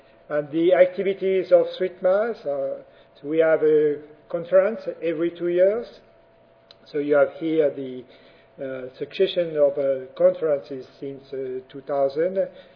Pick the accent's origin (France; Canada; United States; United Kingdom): France; English is a second language; And you may have guessed I'm from France.